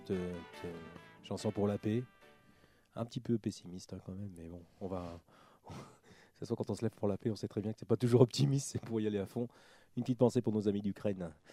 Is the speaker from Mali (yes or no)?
no; Madagascar; Moi, je suis malgache, je mange du riz.